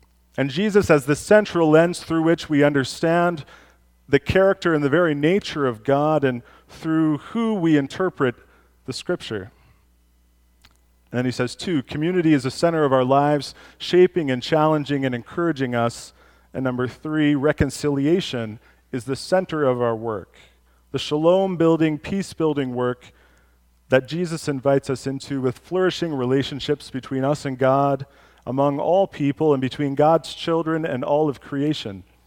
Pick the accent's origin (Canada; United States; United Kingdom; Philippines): Canada; Annapolis Valley, Nova Scotia; now in Calgary, Canada; My wife Jen and I live in Calgary for nearly 4 years now, and I grew up in the Annapolis Valley, Nova Scotia.